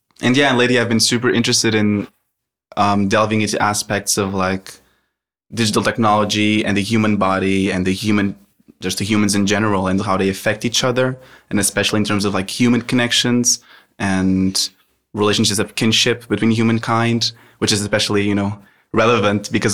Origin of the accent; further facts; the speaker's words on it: Portugal; English is a second language; moved away as an adult; now in Netherlands; I am from Portugal. I've been in the Netherlands for almost 3 years now for studying purposes.